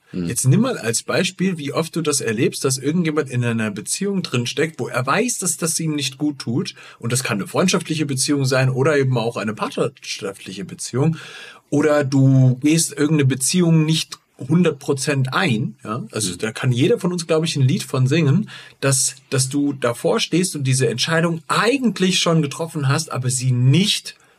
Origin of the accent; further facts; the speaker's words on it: Giessen, Hesse, Germany; Ich meine, Alter, ich bin in Gießen aufgewachsen.